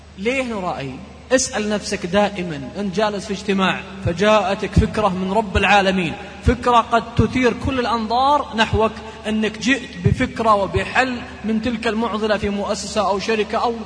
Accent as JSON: {"language": "Arabic", "region": "Najd", "country": "Saudi Arabia", "said": "هذه نسميها عندنا في نجد رجاحة،"}